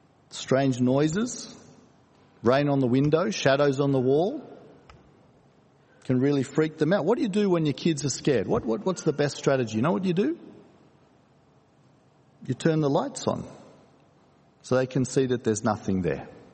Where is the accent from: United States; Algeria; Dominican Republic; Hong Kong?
Hong Kong; I grew up in Hong Kong, and for years when I was a kid